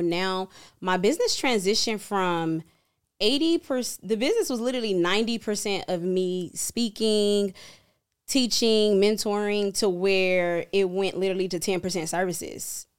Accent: Chicago, Illinois, United States; I'm here from Chicago, and I am a business coach.

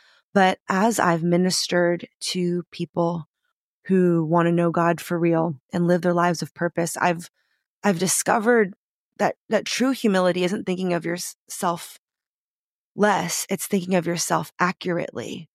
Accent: San Francisco, California, United States; If anyone's a Bay Area person, I grew up in the Tenderloin District.

